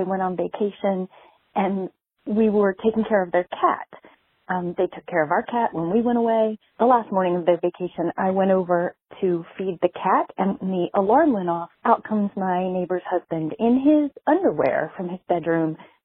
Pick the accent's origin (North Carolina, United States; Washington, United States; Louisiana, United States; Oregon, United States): North Carolina, United States; Raleigh; I'm from Raleigh, and I have a neighbor story.